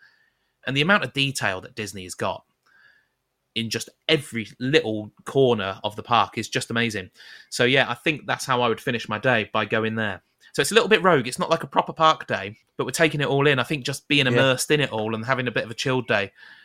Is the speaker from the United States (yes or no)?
no; United Kingdom; I don't know whether it's to do with being British, not being used to the heat